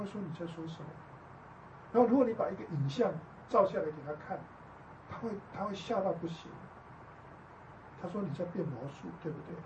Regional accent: China; 就像我们中国人常讲

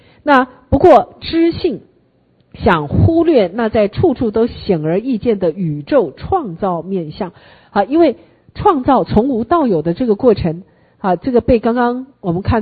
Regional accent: China; 以前的我们中国人的皇帝旁边都要会观星象的

